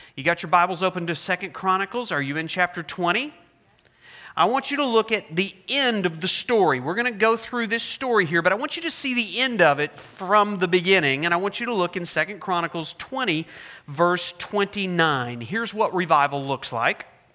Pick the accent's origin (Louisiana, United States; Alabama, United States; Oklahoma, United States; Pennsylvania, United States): Oklahoma, United States; Sorry, in case you didn't know, I'm from Oklahoma.